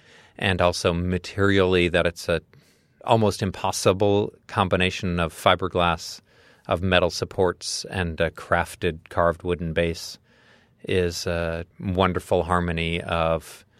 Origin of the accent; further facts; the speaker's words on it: Calumet, Michigan, United States; born there; also born or lived in Upper Midwest; I actually grew up in a handful of spots, all in the upper Midwest. So I was born in a tiny town in the upper peninsula of Michigan by the name of Calumet.